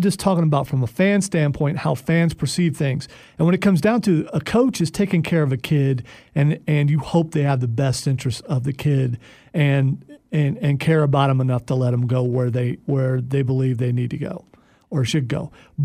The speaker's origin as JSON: {"language": "English", "region": "Ohio", "country": "United States", "said": "you know I'm also from Ohio, so I'm a Buckeyes fan."}